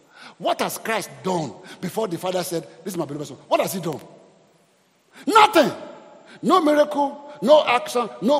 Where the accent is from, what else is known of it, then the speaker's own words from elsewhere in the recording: Nigeria; Because I'm Nigerian.